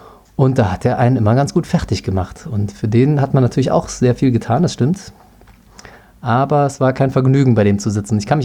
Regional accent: Cologne, North Rhine-Westphalia, Germany; ich bin in Porz zur Schule gegangen, Köln-Porz, für die, die es nicht kennen, tolle Gegend.

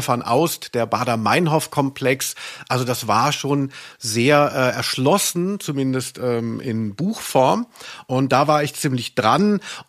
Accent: Hesse, Germany; aus meiner Heimat Südhessen

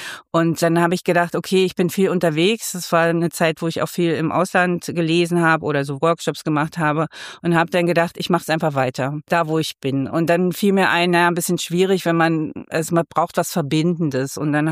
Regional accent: Magdeburg, Saxony-Anhalt, Germany; ich bin zwar irgendwie umgezogen schon vor 44 Jahren, aber die Elbe ist für mich ein Fluss, die Elbe in Magdeburg, wo ich immer wieder hin muss. Also ich bin auf dem Werder aufgewachsen

